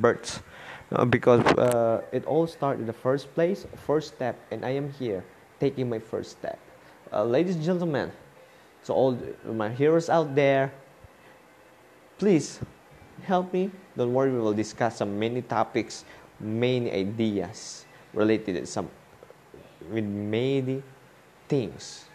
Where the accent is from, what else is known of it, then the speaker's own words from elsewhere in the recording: Philippines; I came from the Philippines.